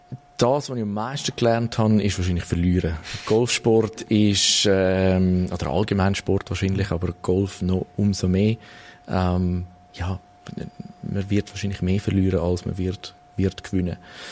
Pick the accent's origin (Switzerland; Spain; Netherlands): Switzerland